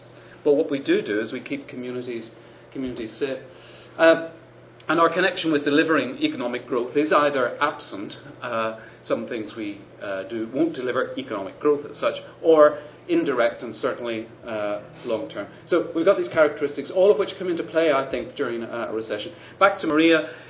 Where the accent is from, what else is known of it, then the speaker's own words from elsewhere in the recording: Ireland; now in England, United Kingdom; I don't really understand cricket either, because I'm from Ireland.